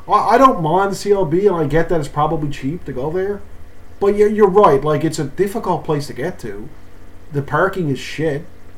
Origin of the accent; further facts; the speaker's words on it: Mount Pearl, Newfoundland and Labrador, Canada; I mean, again, we're from Mount Pearl. We would rather just stay in Mount Pearl.